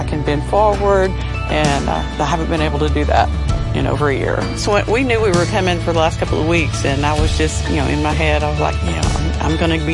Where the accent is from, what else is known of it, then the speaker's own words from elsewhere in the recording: Hot Springs, Arkansas, United States; I'm from Hot Springs, Arkansas.